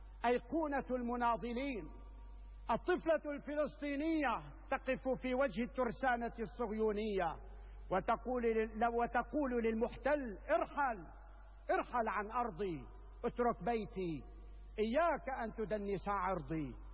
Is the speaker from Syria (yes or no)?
yes; Syria; ولن يجعلنا على الإطلاق كسوريين جميعا، لن يجعلنا ننهزم أو نصاب بالخور أمام كيدك وخبثك ومكرك.